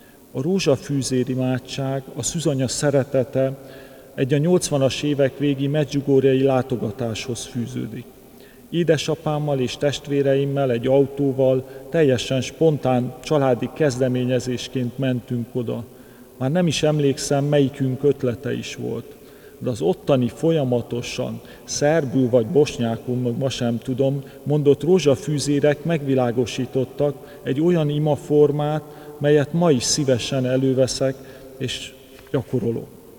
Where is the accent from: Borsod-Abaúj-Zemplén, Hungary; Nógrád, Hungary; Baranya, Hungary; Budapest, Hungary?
Budapest, Hungary; born there; katolikus családban születtem Budapesten.